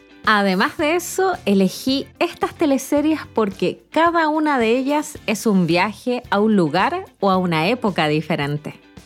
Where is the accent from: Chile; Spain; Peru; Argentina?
Chile; soy chilena